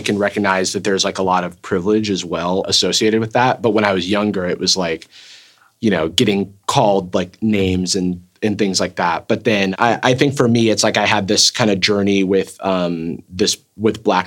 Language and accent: English; Florida, United States; very much like me growing up in Florida in a predominantly black neighborhood, not really having any white friends till I was like 12 and then still sounding like this.